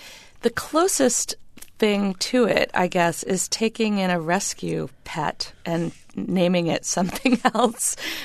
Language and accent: English; Bangor, Maine, United States; I grew up in Bangor, Maine, 10 miles from Indian Island, and there were Native children in my community